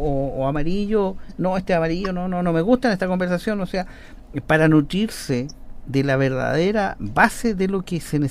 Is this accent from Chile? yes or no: yes; Chile; Yo soy del Estado de Chile porque soy chileno.